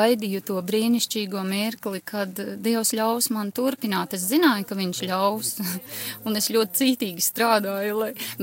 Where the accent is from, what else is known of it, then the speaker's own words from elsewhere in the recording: Ape, Smiltene Municipality, Latvia; Es esmu no Apes, mazas pilsētiņas, bijušā Alūksnes rajonā. Igaunijas pierobežas 5 km.